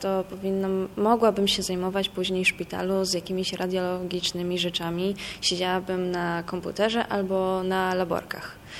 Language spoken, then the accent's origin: Polish; Lublin Voivodeship, Poland; Jestem z Lubelszczyzny.